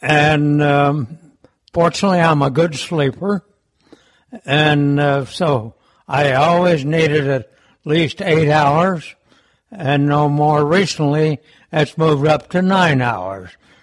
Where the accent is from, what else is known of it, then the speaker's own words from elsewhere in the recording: Arizona, United States; I grew up in Arizona, outside of Phoenix, about 15 miles to the northwest of Phoenix, kind of halfway between the community of Glendale and Peoria.